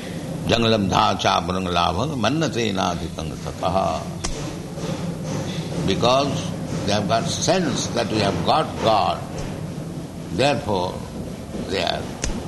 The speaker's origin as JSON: {"language": "English", "country": "India", "said": "You are European, American, I'm Indian."}